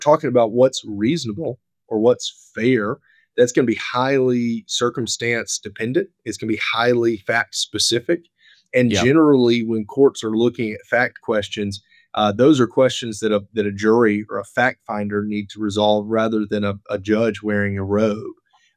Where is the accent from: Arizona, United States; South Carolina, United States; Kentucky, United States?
South Carolina, United States; My home state of South Carolina, as compared to my neighbor to the north, North Carolina